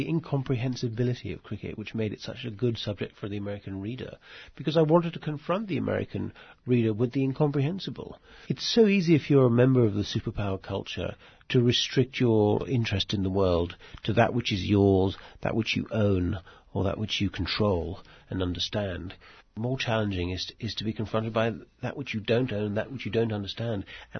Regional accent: Netherlands; also born or lived in England / New York; I grew up playing in Holland

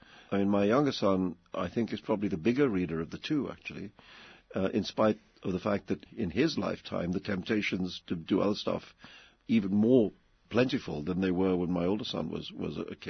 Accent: Mumbai, Maharashtra, India; When I was growing up in India, there was no television at all. This was in the 50s.

